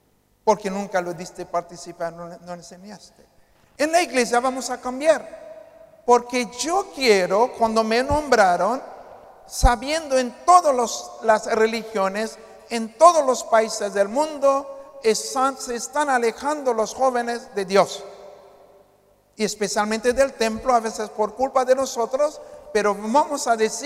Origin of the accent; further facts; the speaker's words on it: Haiti; Ustedes saben que soy de Haití, ¿verdad?